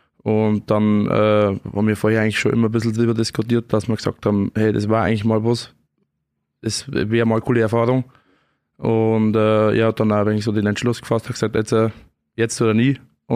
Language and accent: German; Pleussen, Bavaria, Germany; Ja, ich komme aus dem Gemeindegebiet Mitterteich, genau Ort Pleußen, habe mit meinen Eltern einen Milchviehbetrieb